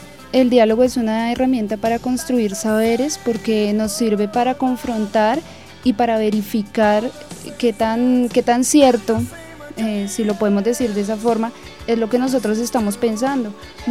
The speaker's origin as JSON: {"language": "Spanish", "country": "Colombia", "said": "como la nuestra, como la colombiana."}